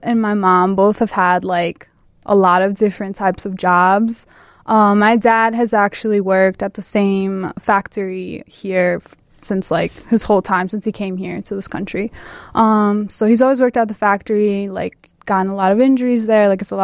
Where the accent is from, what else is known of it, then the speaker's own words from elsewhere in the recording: Chicago, Illinois, United States; born there; also born or lived in Guatemala; I was born here in Chicago